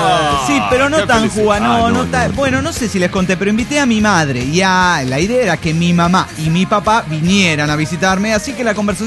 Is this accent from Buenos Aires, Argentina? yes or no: no; Misiones, Argentina; de Misiones Argentina.